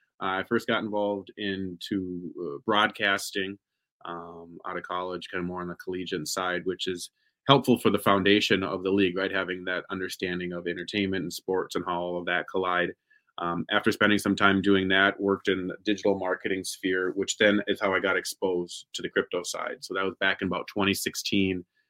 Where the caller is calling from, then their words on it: Minnesota, United States; Calling in from Minnesota in the United States. That may be, you know, Midwest, if you're not familiar. Central.